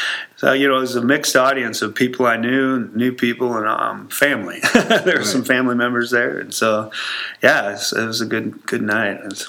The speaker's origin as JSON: {"language": "English", "town": "Mount Ayr", "region": "Iowa", "country": "United States", "tie": "born there", "lives_now": "Coon Rapids, United States", "said": "I was born in Mount Air, Iowa, southern Iowa, tiny little town, about 1,000 people, and it's where my, you know, father still lives down in there."}